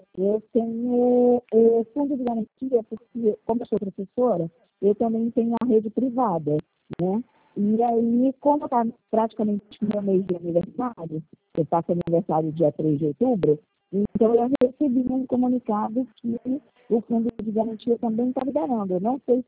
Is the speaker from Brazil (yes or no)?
yes; Nova Iguaçu, Rio de Janeiro, Brazil; Sou de Nova Iguaçu, Rio de Janeiro.